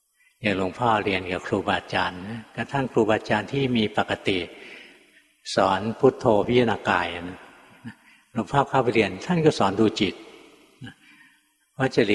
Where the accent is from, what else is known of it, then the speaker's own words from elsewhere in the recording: Bangkok, Thailand; เราเป็นคนกรุงเทพในขณะที่ครูบาอาจารย์อยู่อีสานอยู่ภาคเหนืออยู่ตั้งไกล